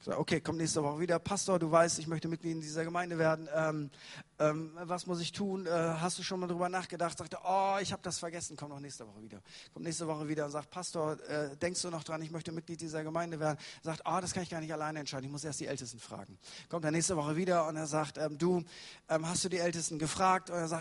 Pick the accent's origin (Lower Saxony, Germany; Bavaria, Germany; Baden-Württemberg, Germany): Lower Saxony, Germany; Ich bin Ostfriese. Das ist egal, wo ich bin in Deutschland. Leute machen sich darüber lustig, weil ich Ostfriese bin.